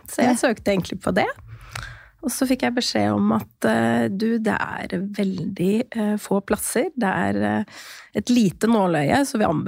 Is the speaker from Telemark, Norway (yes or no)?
no; Hamar, Innlandet, Norway; men jeg kom jo egentlig fra Hamar og valgte å ta lærlingtida mi i Kristiansand.